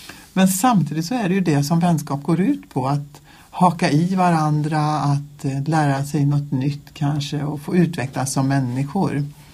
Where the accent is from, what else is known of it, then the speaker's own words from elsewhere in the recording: Mariestad, Västra Götaland County, Sweden; also born or lived in Mullsjö; Jag är uppvuxen i Mariestad. Och sen bodde jag i Mullsjö i många år där jag hade familj och barn. Och sen så hände det saker i mitt liv som gjorde att jag blev troende.